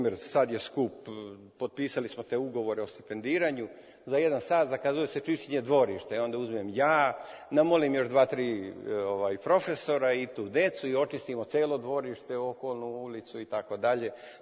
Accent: Sjenica, Zlatibor District, Serbia; moved away; Ja sam inače rodom iz Sjenice, ali odavno otišao od Ozgo.

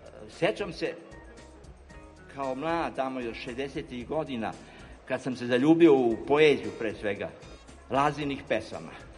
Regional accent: Zrenjanin, Vojvodina, Serbia; odakle sam ja rodom iz Zrenjanina

